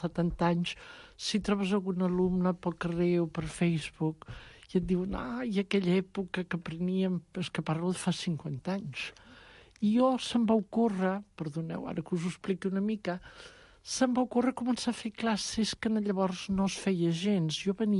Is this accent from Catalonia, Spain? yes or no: yes; Arenys de Mar, Catalonia, Spain; now in Barcelona, Spain; jo soc d'Arenys de Mar, visc a Barcelona ara, però soc d'Arenys